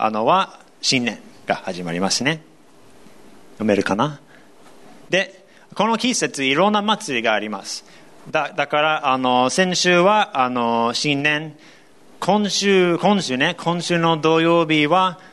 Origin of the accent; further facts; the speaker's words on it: United States; Japanese is a second language; moved away as an adult; now in Japan; 僕アメリカ人です。